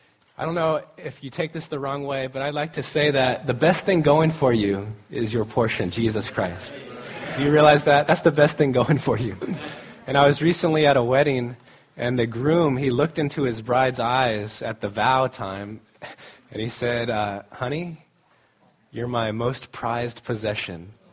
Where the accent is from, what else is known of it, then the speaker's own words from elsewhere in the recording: California, United States; And I think he mentioned to you that we're from Southern California.